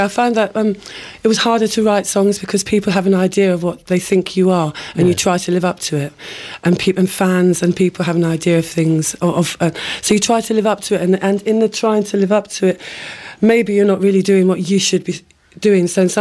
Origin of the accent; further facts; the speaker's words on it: London, United Kingdom; moved away as an adult; now in Bristol, United Kingdom; I moved here when I was 21 because my friend was here and I thought Bristol was really cool.